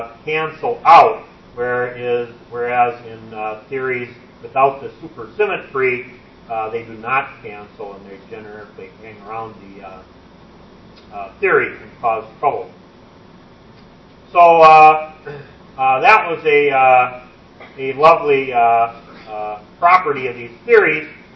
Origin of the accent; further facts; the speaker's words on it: United States; Incidentally, since I'm from America, you have to have an advertisement in the talk.